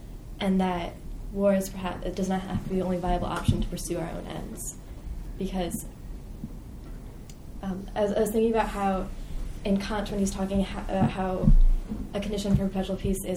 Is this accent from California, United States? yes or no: no; Baltimore, Maryland, United States; I'm from Baltimore, Maryland